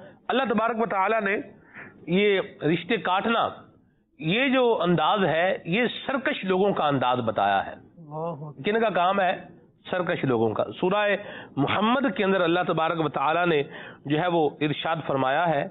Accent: Punjab, Pakistan; میرا تعلق بھی پنجاب سے ہے

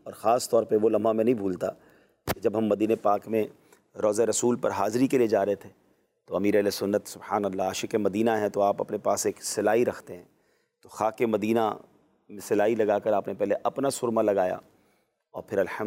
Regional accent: Karachi, Sindh, Pakistan; now in Clifton, Karachi; ہم شفٹ ہو گئے 1987 میں, if I am not wrong. اب 87, میری 74 کی پیدائش ہے, تو 13 سال کی میری عمر تھی, اور ہم شفٹ ہو گئے کلفٹن.

